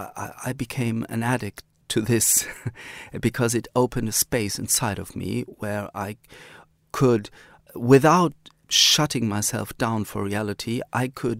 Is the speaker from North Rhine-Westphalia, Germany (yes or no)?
yes; Cologne, North Rhine-Westphalia, Germany; I was born in Cologne, I grew up in Germany, and my passport is German, so I'm a German writer.